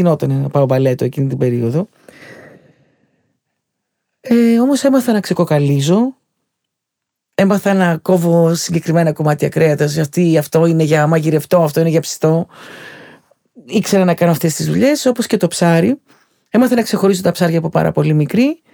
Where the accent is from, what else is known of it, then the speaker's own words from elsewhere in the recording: Kalamata, Peloponnese, Greece; Έχω μεγαλώσει στην αγορά όμως, στην Καλαμάτα. Γεννήθηκα και μεγάλωσα στην Καλαμάτα.